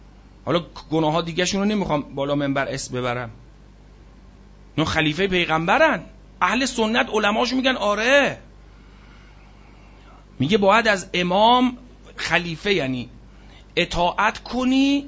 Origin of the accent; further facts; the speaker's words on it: Iran; گفتم از ایرانم. گفت مثلا مذهب چیه؟ گفتم اهل سنت. اهل سنت ایران؟ گفتم بله.